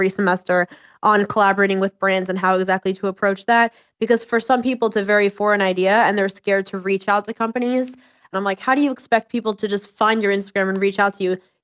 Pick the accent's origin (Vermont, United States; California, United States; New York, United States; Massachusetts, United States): New York, United States; New York City; I'm from New York City. I model and act.